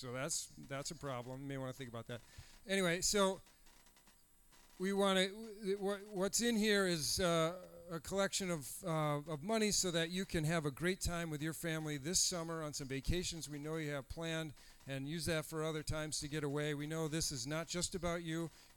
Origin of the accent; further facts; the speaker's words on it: Wisconsin, United States; I'm from Wisconsin. I'd never heard of South County.